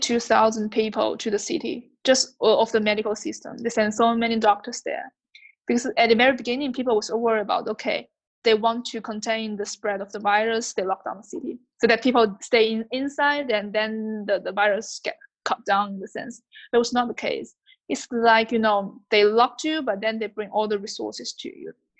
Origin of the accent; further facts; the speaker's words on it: Wuhan, Hubei, China; English is a second language; now in Germany; from China, from Wuhan, and I'm currently studying electrical engineering in Germany. Well, I've lived in Germany since 5 years